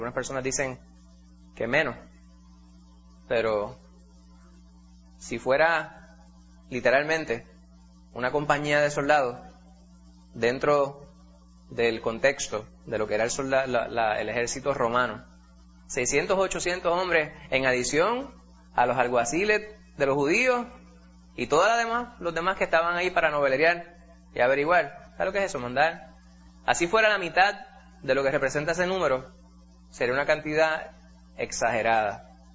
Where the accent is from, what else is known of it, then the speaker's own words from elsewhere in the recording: Puerto Rico; Uno de ellos es cultural, como puertorriqueños.